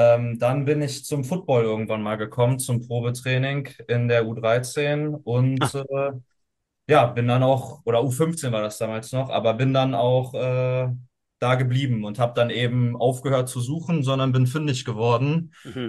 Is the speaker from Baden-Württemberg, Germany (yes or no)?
no; Troisdorf, North Rhine-Westphalia, Germany; born there; Nicht raised, aber born in Troisdorf tatsächlich.